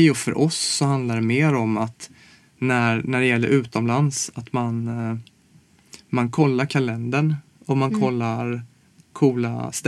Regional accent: Småland, Sweden; vi åker ner till Småland ibland och hänger där jag kommer ifrån.

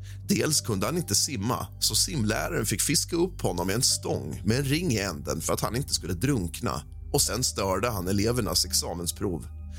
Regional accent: Småland, Sweden; born there; accent: Småland dialect; Jag var född i Småland och pratade inte ren sörmländska utan småländska med skorrande R.

